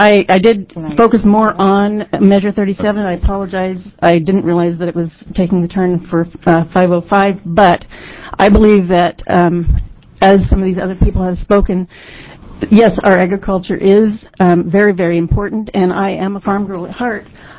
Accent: Virginia, United States; now in Oregon, United States; I'm from Virginia, but I've been here for 35-plus years. We've raised five kids here

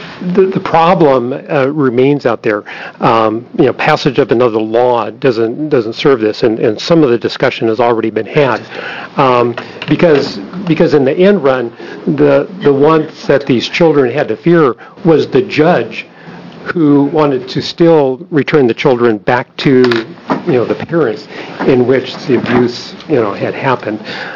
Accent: United States; I'm from Polk County, and I oppose 4016.

